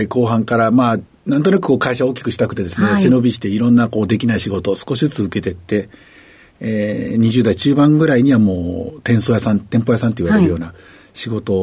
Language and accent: Japanese; Beppu, Oita, Japan; はい、別府で、あります。